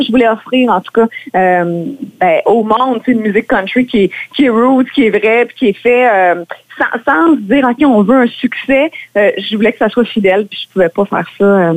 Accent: Quebec, Canada; il y a plein de shows chez nous en Mauricie

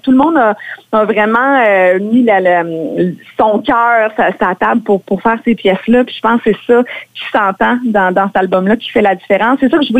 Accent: Quebec, Canada; il y a plein de shows chez nous en Mauricie

